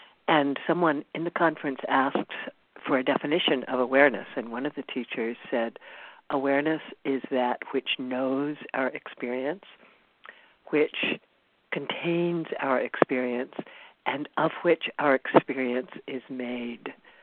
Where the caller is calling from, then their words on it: California, United States; I'm calling in from Esalen, where I'm teaching at a conference